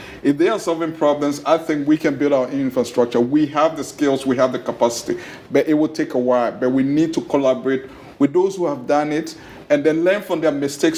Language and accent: English; Ghana; I'm a US trained, but I'm from Ghana.